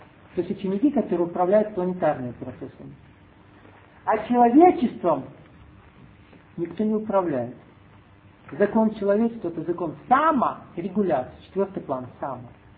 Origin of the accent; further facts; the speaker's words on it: Russia; now in Ukraine; Вам, потому что я россиянин. По паспорту. А живу на Украине. И жена Украина.